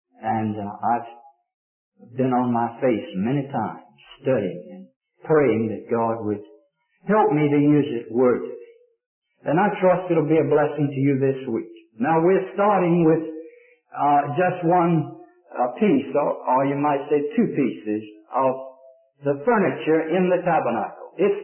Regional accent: Augusta, Georgia, United States; he brought the model to Augusta, Georgia, which is my hometown

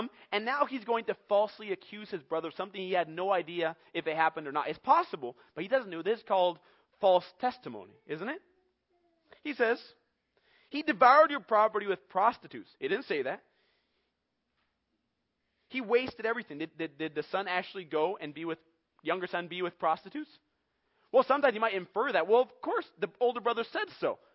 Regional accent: Bolivia; because I'm from a Latin culture. I'm American and Bolivian. I was born and raised in Bolivia.

